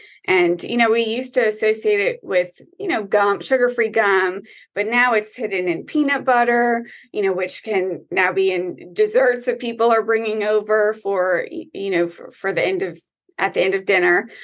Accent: the South, United States; Yes, and I've seen raisins in brownies, and I'm from the South too.

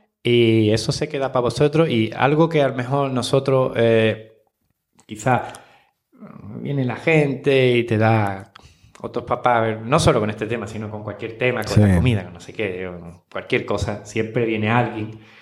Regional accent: Cádiz, Andalusia, Spain; parte de la familia pues no está aquí cerca porque yo soy de Cádiz

